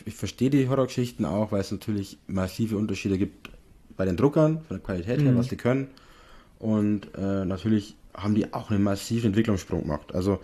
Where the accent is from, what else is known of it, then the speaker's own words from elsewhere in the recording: Passau, Bavaria, Germany; Es gibt in Passau einen kleinen Comicladen. Also, Passau ist meine Heimatstadt.